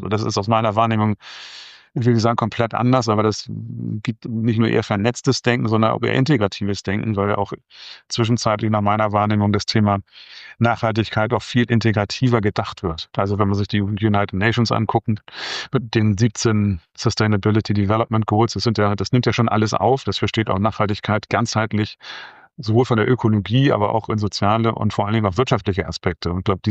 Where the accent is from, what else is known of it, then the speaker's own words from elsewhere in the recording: Hamburg, Germany; Ich bin im Westen Hamburgs aufgewachsen